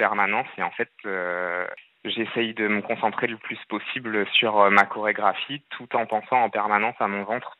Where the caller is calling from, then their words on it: Biscarrosse, Nouvelle-Aquitaine, France; Donc j'ai 33 ans et je viens de Biscarrosse, dans les Landes, d'une petite station balnéaire.